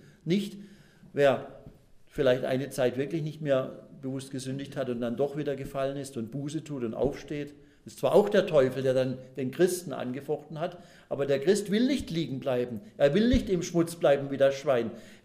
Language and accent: German; Pforzheim, Baden-Württemberg, Germany; in meiner Heimatstadt Pforzheim sagt man immer so gedankenlos